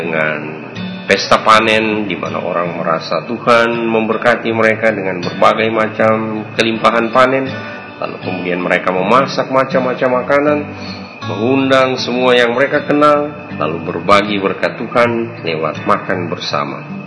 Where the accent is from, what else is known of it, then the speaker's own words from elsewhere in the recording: Manado, North Sulawesi, Indonesia; born there; di tempat kelahiran saya di Minahasa, di Manado dan sekitarnya